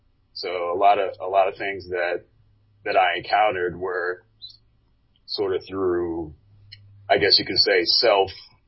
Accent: Mississippi, United States; Well, I grew up I was raised in the Mississippi Gulf Coast, and I remember driving with my mom, you know, to and from school

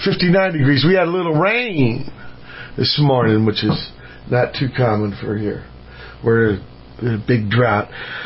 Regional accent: Virginia, United States; born there; In fact, I was born in Virginia, but I was actually conceived in Chicago.

